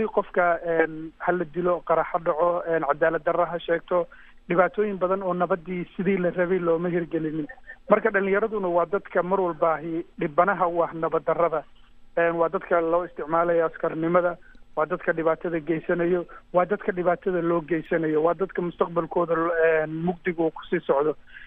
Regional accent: Mogadishu, Banaadir, Somalia; moved away; Aniguna dhallinyaranimadeydii waqtigii caruur aan korayay magaalada Muqdisho aan ku koray, kadib waxaan nasiib fursad u helay inaan waddamada dibadda oo muddo kusoo noolaado

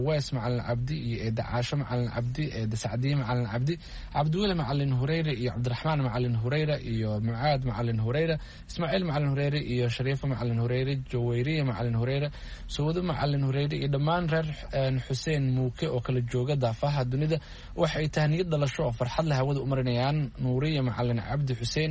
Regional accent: Jowhar, Middle Shabelle, Somalia; waa magaaladii aan ku dhashay ee aan ku barbaaray

